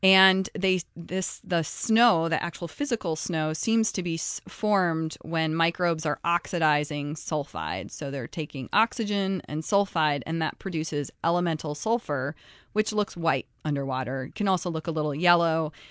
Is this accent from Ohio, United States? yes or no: yes; Ohio, United States; You know, I grew up in the Midwest, so I didn't really know much about underwater volcanoes growing up in Ohio.